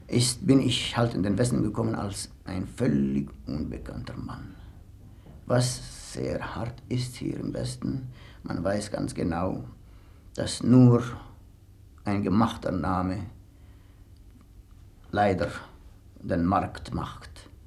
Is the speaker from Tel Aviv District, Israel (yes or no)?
no; Jerusalem, Jerusalem District, Israel; born there; German is a second language; moved away as an adult; also born or lived in Switzerland / Paris; Ja, ich bin in Jerusalem geboren. Ich habe dort studiert am Konservatorium und in 1945 nach der Schweiz gefahren